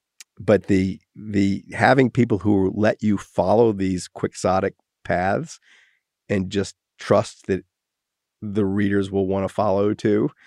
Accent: Wales, United Kingdom; But my real response is, I'm Welsh. So I can say it.

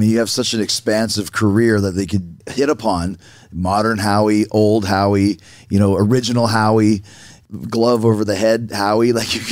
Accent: Winnipeg, Manitoba, Canada; And I grew up in Winnipeg, a Canadian guy, Toronto side, wherever it may be.

